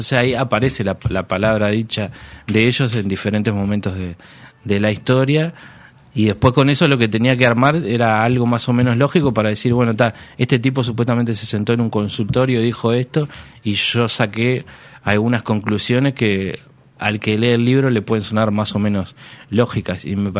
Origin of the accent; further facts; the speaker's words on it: Uruguay; yo creo que soy un uruguayo